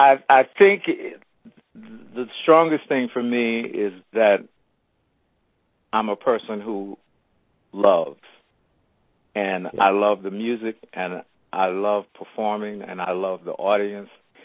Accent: St. Louis, Missouri, United States; now in New York, United States; When I moved to New York from St. Louis, he was gone

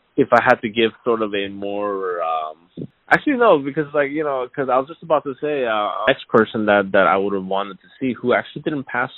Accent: Canada; also born or lived in Boston, United States; growing up in Canada and then going to school and at Berkeley in Boston

